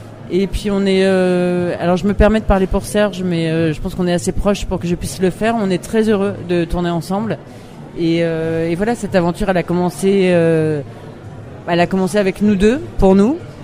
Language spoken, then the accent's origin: French; Paris, Île-de-France, France; Après, moi, je suis parisienne, donc c'est vrai que j'ai dit à un moment donné, bah, il va falloir qu'on rentre à Paris.